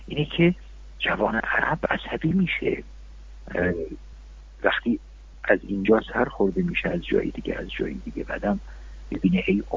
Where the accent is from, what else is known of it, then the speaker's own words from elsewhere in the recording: Iran; من هر دفعه وارد سوسنگرد شدم به عنوان یک ایرانی، به عنوان یک هموطن خجالت کشیدم.